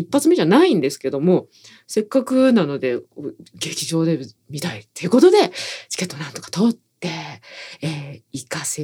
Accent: Osaka, Japan; 鶴橋の駅なんてそれこそまあ私はチャリで全然行けるぐらいなエリアで生まれ育った人間なので

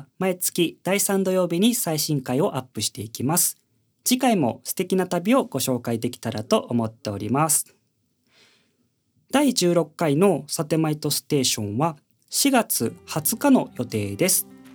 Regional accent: Yamaguchi, Japan; 僕の生まれ故郷の近くでもある宇部常盤公園についてお話ししました

